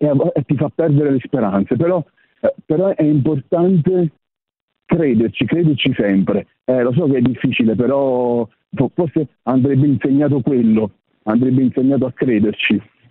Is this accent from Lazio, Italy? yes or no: no; Torre Annunziata, Campania, Italy; Sono di Torre Annunziata, originario della Annunziata, poi intanto ho studiato qua a Milano, in provincia di Napoli.